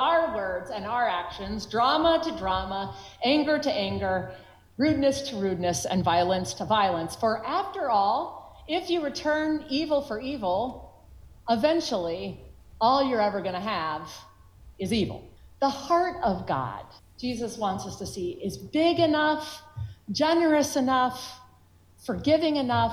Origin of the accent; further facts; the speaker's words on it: Charlottesville, Virginia, United States; Some of you know that I am from Charlottesville, Virginia